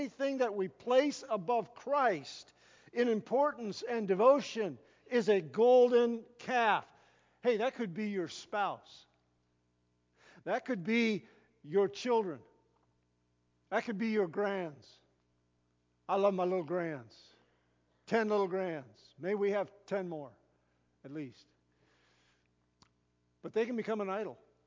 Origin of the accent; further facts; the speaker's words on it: Walled Lake, Michigan, United States; I grew up in Walled Lake, Commerce, and while it was still fairly rural when I grew up there, it was not farmland.